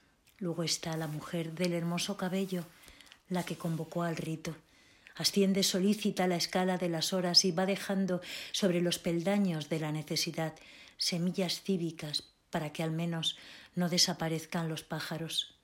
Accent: Madrid, Community of Madrid, Spain; born there; nací en Madrid, mi nacionalidad es española

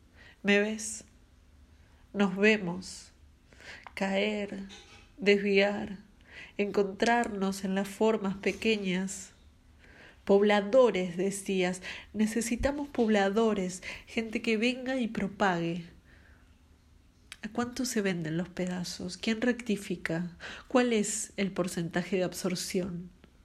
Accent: San Martín, Buenos Aires Province, Argentina; born there; nací en San Martín, provincia de Buenos Aires, Argentina.

